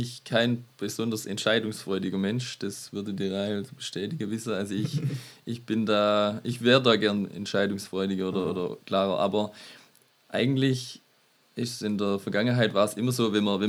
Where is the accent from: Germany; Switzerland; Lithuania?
Germany; Dergebrunn, Baden-Württemberg; ich war im Prinzip schon immer in Deutschland, schon immer in Dergebrunn. Bin in Dergebrunn, also gebürtig eigentlich geboren in Herrenberg